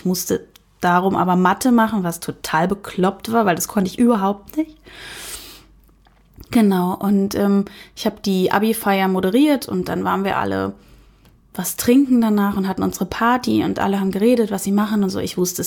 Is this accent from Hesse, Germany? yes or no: yes; Kassel, Hesse, Germany; Ich komme ursprünglich aus Kassel, dort habe ich mit meinen Eltern gelebt, bin Einzelkind